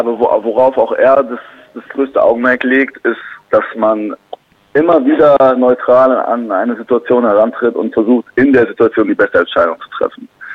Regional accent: Berlin, Germany; also born or lived in Cologne; Ich bin in Köln geboren, aber Ich bin, glaube ich, nur zwei nach Berlin gezogen, deswegen habe ich von Köln nicht mehr wirklich viel mitbekommen.

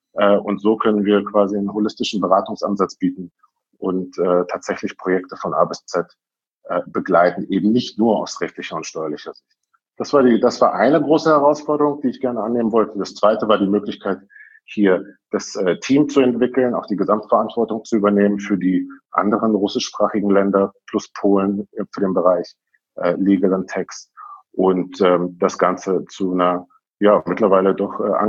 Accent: Berlin, Germany; moved away as an adult; Ich bin ja in Berlin groß geworden, in West-Berlin. In Berlin zugelassener Anwalt auch.

